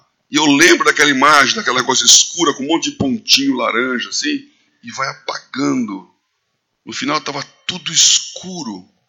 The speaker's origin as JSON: {"language": "Portuguese", "region": "São Paulo", "country": "Brazil", "said": "Como eu saí de São Paulo e fui para São Carlos, ninguém me conhecia."}